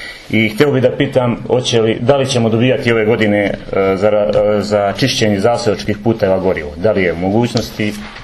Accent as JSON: {"language": "Serbian", "town": "Mušići", "region": "Zlatibor District", "country": "Serbia", "said": "Ja sam iz Mušića, pa bih izneo neke probleme koje imamo u Mušićima."}